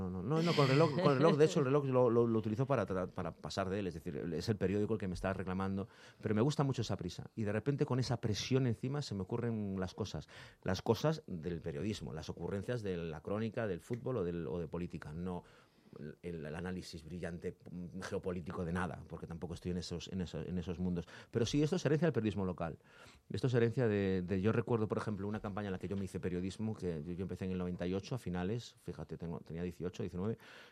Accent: Galicia, Spain; now in Madrid, Spain; Yo soy gallego y yo echo de menos en Madrid la lluvia.

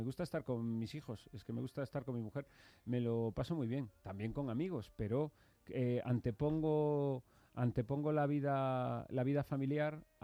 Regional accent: Galicia, Spain; yo creo que eso tiene mucho que ver con que soy gallego.

